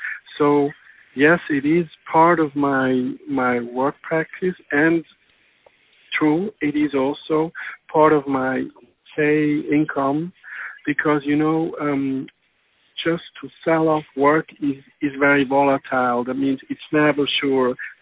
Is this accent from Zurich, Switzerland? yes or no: yes; Zurich, Switzerland; as you know, I grew up in Zurich, which is the German part of Switzerland. It's quite a big city. And I studied in Basel